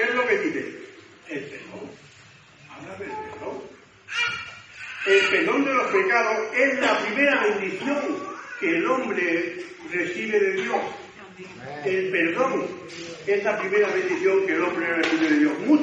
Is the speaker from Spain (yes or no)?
yes; Plasencia, Extremadura, Spain; Yo recuerdo, cuando era chico, recuerdo que en Plasencia